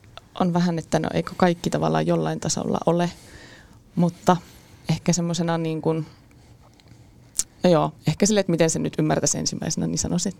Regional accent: Oulu, North Ostrobothnia, Finland; Ei vaan mä oon siis Oulusta kotoisin

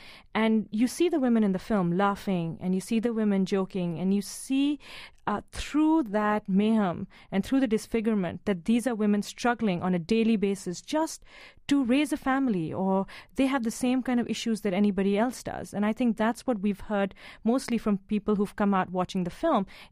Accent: Pakistan; I was born and raised in Pakistan, and I come from a city.

